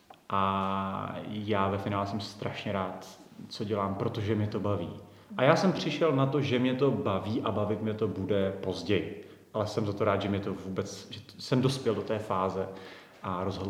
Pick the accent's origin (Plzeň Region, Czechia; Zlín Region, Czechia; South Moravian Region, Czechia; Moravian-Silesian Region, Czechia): Moravian-Silesian Region, Czechia; Dobratice; já třeba jsem původem, vlastně nejsem z Těšína ani z toho nejbližšího okolí, ale z Dobratic pod Prašivou